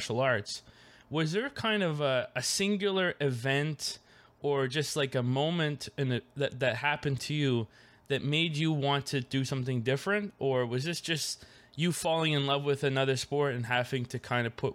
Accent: Yarmouth, Nova Scotia, Canada; now in Dartmouth, Canada; I'm from Yarmouth, Nova Scotia, but right now I'm in like the Coal Harbour, Dartmouth area

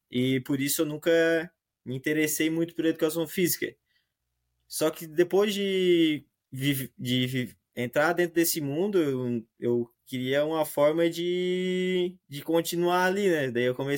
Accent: Imbituba, Santa Catarina, Brazil; Eu sou aqui da região de Garopaba, em Bituba, né? A gente é bem privilegiado quanto à natureza.

